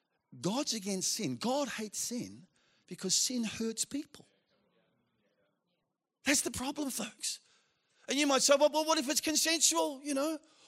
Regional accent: Lilydale, Victoria, Australia; And I've grown up in church. I grew up in Lilydale, which isn't that far from here, and grew up in Pentecostal churches.

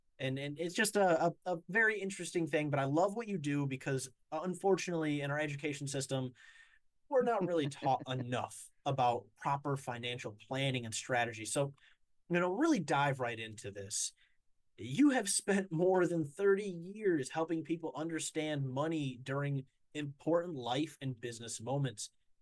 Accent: Battle Creek, Michigan, United States; I'm actually from Battle Creek, Michigan.

